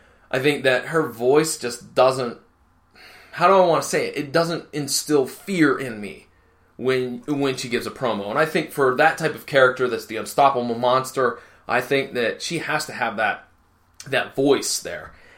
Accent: Rhode Island, United States; I'm going to throw up a very short episode emanating from my home state of Rhode Island.

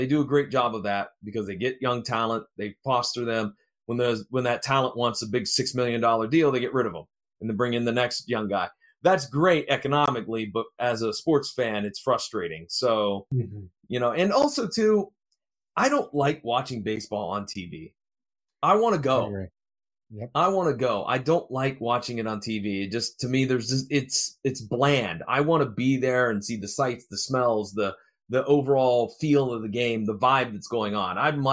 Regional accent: Pennsylvania, United States; I grew up outside of Pittsburgh

